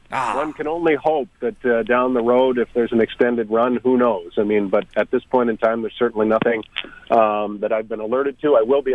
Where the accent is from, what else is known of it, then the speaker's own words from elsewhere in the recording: Ontario, Canada; growing up as a fan of the Sabres and growing up in Southern Ontario